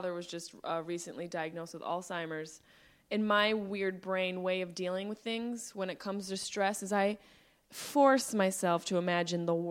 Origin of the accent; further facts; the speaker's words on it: Syracuse, New York, United States; I'm from Syracuse, New York.